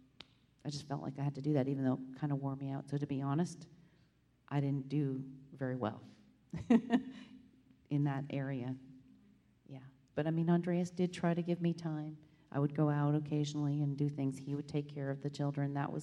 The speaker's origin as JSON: {"language": "English", "country": "Canada", "said": "Andreas is from Austria. I am from Canada."}